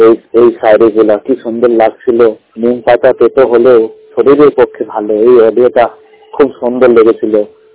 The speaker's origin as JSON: {"language": "Bangla", "town": "Allahabad", "region": "Uttar Pradesh", "country": "India", "said": "আমার বাড়ি হলো এলাহাবাদ।"}